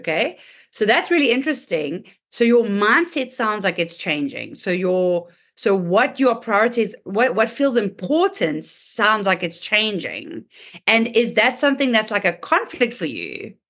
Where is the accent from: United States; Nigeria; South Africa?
South Africa; So I'm from South Africa.